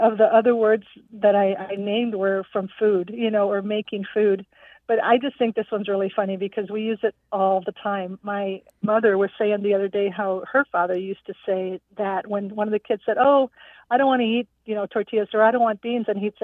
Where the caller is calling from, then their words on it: San Antonio, Texas, United States; I'm in San Antonio, Texas right now.